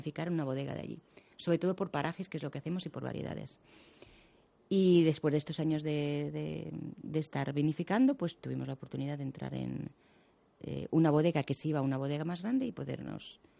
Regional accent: San Martín de Valdeiglesias, Community of Madrid, Spain; yo nací en San Martín de Valdeiglesias, uh-huh. y me he crecido pues entre viñedos con mi familia

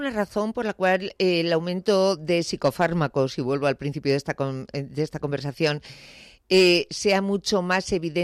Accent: Spain; como somos los españoles en este sentido

